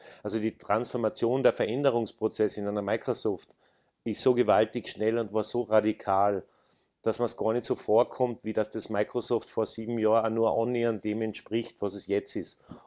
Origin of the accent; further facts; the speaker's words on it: Austria; ich kann ja als Österreicher ein bisschen provokanter sein als meine Vorgängerin, die ja keine gebürtige Österreicher waren. Ich bin ja da aufgewachsen und ich bin ja Teil, verstehe mich als Teil vom Land.